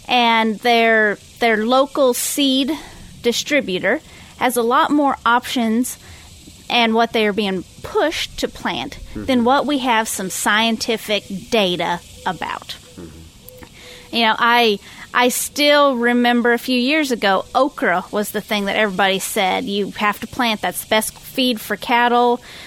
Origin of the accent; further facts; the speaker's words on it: New Mexico, United States; I'm from New Mexico. I understand drought.